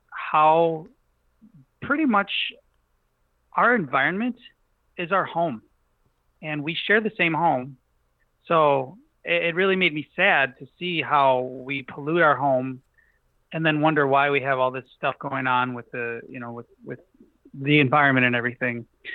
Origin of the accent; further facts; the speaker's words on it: Chicago, Illinois, United States; growing up in Chicago, in a not so nice neighborhood, there was always trash everywhere and it bothered me.